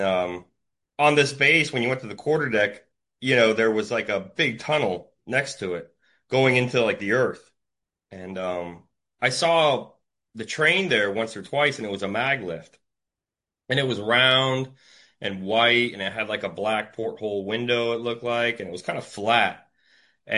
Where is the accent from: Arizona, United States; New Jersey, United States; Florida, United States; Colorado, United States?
Florida, United States; St. Petersburg; born there; Well, I was born in St. Petersburg, Florida.